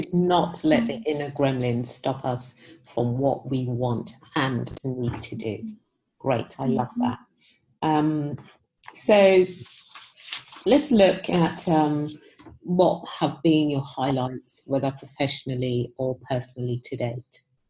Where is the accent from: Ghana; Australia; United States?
Ghana; born there; I was born in Ghana, and Ghana produces quite a lot of cocoa globally.